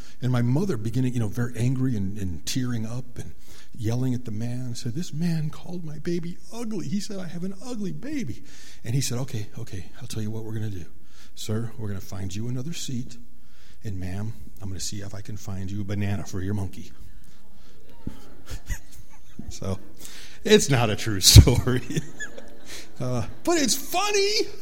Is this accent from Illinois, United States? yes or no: yes; Chicago, Illinois, United States; born there; I was born in Chicago, and they have the elevated train.